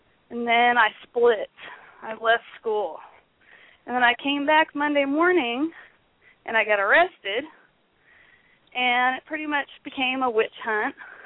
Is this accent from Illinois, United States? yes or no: no; Griffin, Georgia, United States; also born or lived in Lithia Springs; Well, I was born in Georgia, Lithia Springs, to be exact, and, you know, grew up in a small town called Griffin, Georgia, in the middle of the Bible Belt